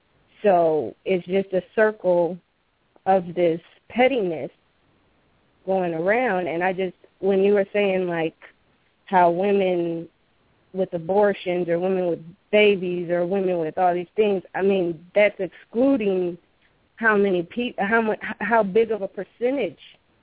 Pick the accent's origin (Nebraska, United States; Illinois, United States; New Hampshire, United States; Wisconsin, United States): Nebraska, United States; Omaha; now in Hastings, United States; So, I'm originally from Omaha.